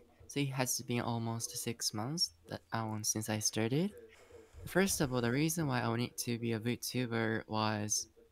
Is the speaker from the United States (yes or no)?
no; Japan; English is a second language; I'm from Japan.